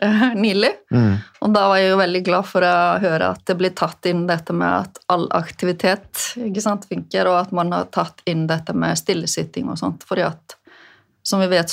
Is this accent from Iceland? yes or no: yes; Westfjords, Iceland; Norwegian is a second language; now in Norway; Jeg vokste jo opp på Vestfjorden på Island, og høye fjell, og og vinter og lite annet å gjøre enn å være ute og leke da.